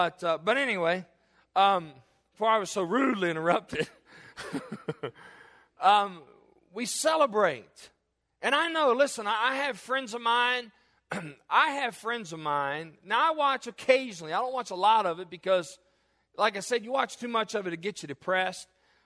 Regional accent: United States; As an American, as a free American, yes, we have freedoms

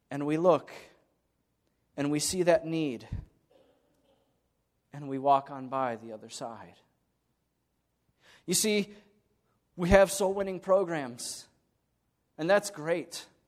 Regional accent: Michigan, United States; also born or lived in Tennessee; and I know I was raised here in Michigan, but something happened to my tongue from being born in Tennessee.

